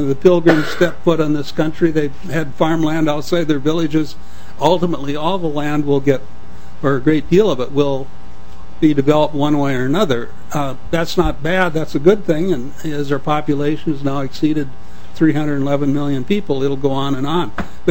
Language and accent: English; North Branch, Minnesota, United States; I'm from North Branch.